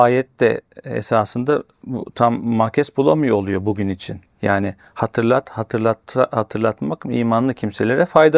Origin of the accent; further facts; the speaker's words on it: Istanbul, Turkey; Şimdi Esenler benim doğup büyüdüğüm yerler.